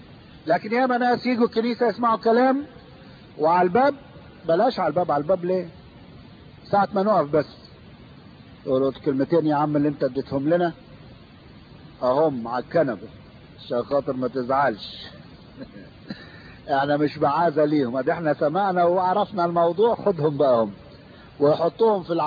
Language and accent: Arabic; Egypt; now in Australia